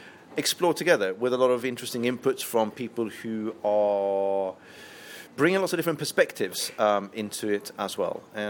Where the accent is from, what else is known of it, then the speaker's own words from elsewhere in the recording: Sweden; I hail from Sweden.